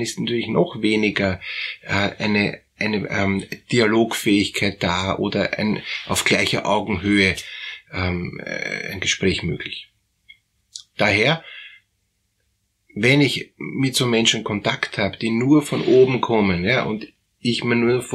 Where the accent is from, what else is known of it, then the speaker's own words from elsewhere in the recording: Germany; Und naja, ich bin aus Deutschland und ich weiß, dass Kelheimer Fliesen ist eine der besten Fliesen.